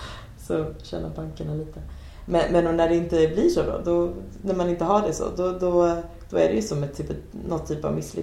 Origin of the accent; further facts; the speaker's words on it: Vänersborg, Västra Götaland County, Sweden; Men det är ju inte, det är inte mer hot och springa runt på gatan i Vänersborg där jag kommer ifrån.